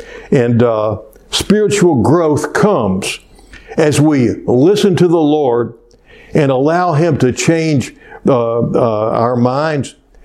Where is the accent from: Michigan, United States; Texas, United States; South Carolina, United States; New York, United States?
Texas, United States; Cleveland; Our first church, I grew up in First Methodist Church in Cleveland, Texas, just your basic traditional.